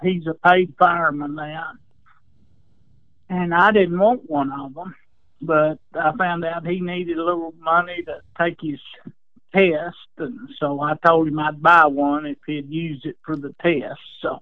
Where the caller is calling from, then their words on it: Memphis, Texas, United States; Memphis, Texas.